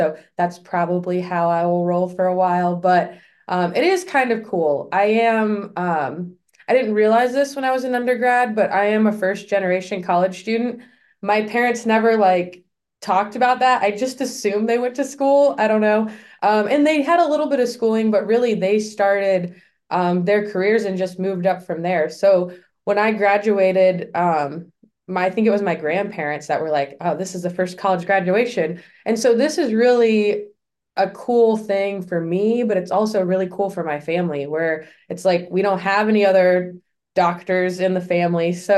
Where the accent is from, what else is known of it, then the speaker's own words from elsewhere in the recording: Michigan, United States; born there; also born or lived in Stillwater, Oklahoma; So I actually went to school in Oklahoma, which is crazy, but I was born in Michigan and there was no way I was going to Ohio State.